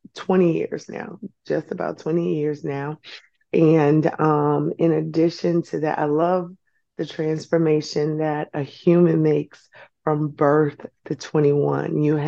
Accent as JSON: {"language": "English", "town": "St. Louis", "region": "Missouri", "country": "United States", "lives_now": "Hampton Roads, United States", "said": "That's my full name. I am a pediatrician. I am from St. Louis, Missouri."}